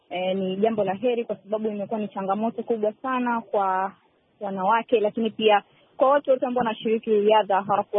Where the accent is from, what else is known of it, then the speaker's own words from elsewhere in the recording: Tanzania; Kwa hiyo nimefurahi sana kama Mtanzania